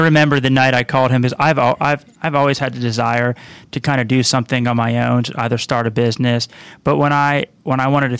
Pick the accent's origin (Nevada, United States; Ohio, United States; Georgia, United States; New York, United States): Georgia, United States; also born or lived in Philadelphia; I can think of myself as a Georgia boy. I've been here almost my entire life. I was born up north in Philadelphia. But we moved down when I was one